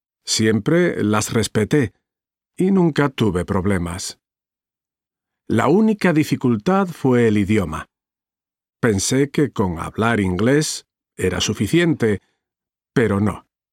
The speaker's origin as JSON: {"language": "Spanish", "country": "Ecuador", "moved": "as an adult", "lives_now": "Spain", "said": "Hace 5 años me fui de Ecuador. Tenía un trabajo de oficina que no me gustaba mucho."}